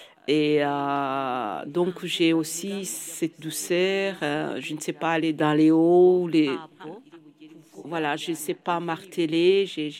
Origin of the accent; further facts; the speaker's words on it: Poperinge, Flanders, Belgium; accent: Dutch of Poperinge, Ypres; first language Dutch; French is a second language; now in Brussels, Belgium; Je parlais le néerlandais de Poperinge, Ypres, de ce côté-là à l'Ost, mais ce n'est pas toi. Le moment que je suis arrivée à Bruxelles, fini le néerlandais.